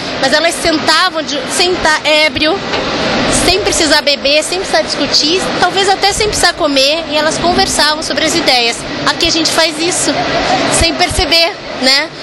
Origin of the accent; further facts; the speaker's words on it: Curitiba, Paraná, Brazil; now in São Paulo, Brazil; E eu vim de Curitiba para São Paulo, foi aqui que eu descobri cultura web, de fato.